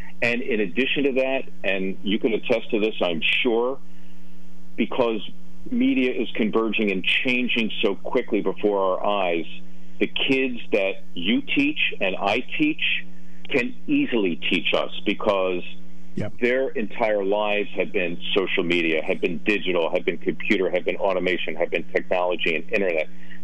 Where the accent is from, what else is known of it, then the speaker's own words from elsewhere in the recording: Philadelphia, Pennsylvania, United States; I'm a kid from Northeast Philly.